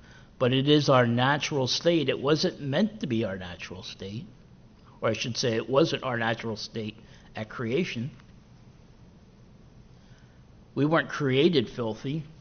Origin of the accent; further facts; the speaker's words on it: Philadelphia, Pennsylvania, United States; I grew up in Philadelphia, and there are sections of Philadelphia that would definitely match that description.